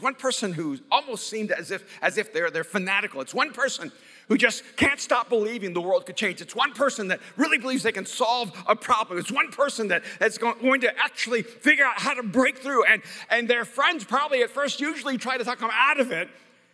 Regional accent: El Salvador; And I'm from El Salvador, and I know what that means.

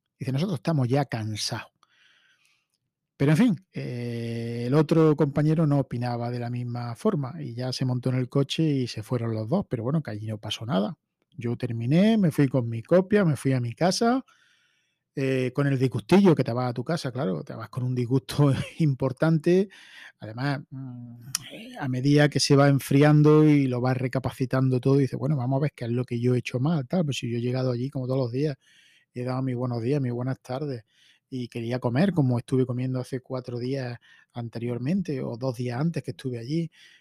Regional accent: Spain; como consumidor y como español

